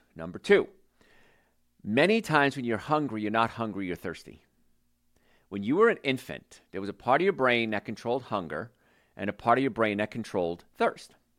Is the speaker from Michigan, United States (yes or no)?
no; New Jersey, United States; Now, I grew up right outside New York in New Jersey, and I had the bagel, and it was spectacular.